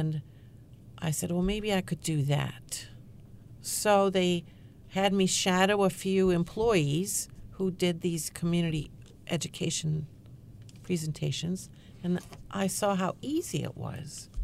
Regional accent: Chicago, Illinois, United States; born there; accent: Midwest twang; also born or lived in Indiana, United States / St. Louis, United States; I was born in Chicago, went to school in Indiana. Then I taught 7th grade English in St. Louis at a Lutheran school. Wanted to make more money, so I moved east.

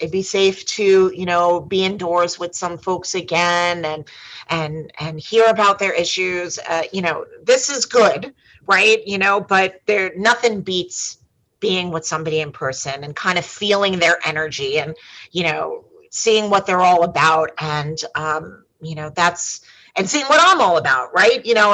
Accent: New York, United States; I didn't grow up in this district, but I grew up on Long Island.

